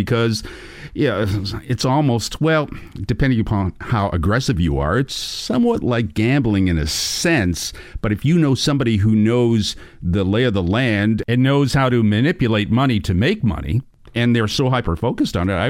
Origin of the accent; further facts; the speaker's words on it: Boston, Massachusetts, United States; Back in my days as a kid growing up in Boston, when they were the Boston Patriots and playing at Fenway Park